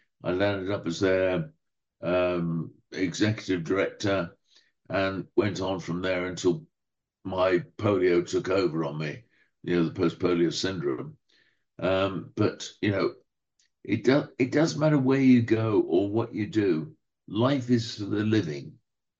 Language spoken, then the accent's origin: English; Scotland, United Kingdom; born there; also born or lived in Hong Kong / Japan / Kenya / Washington DC, United States; As you can tell from my accent, I'm certainly not Irish. I was born in Scotland, brought up. I won't say in the UK, peripatetic. I grew up in Hong Kong, Japan, Kenya, Washington DC, all over the place.